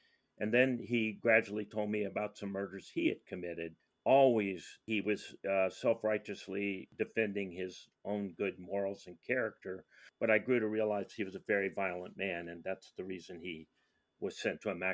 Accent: United States; So we grew up on the Navajo Indian Reservation, largest in the country.

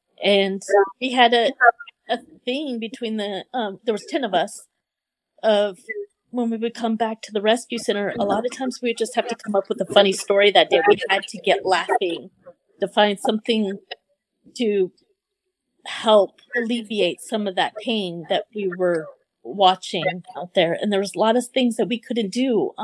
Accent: California, United States; born there; I was born in California, so I went down to Boyle Heights and saw, you know, things.

